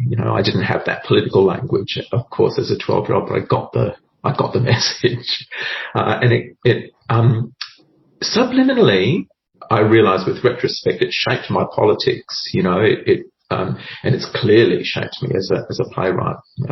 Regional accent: Darwin, Northern Territory, Australia; I grew up in Darwin, and I won tickets on the radio.

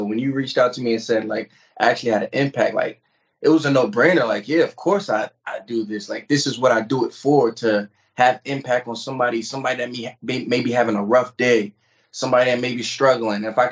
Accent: Brooklyn, New York, United States; also born or lived in Long Island; So growing up in Brooklyn, we lived in an apartment, and I knew what it's like going from apartment to moving into a better home, then to moving to Long Island, to actually moving in Long Island, New York, Nassau County, to an actual home.

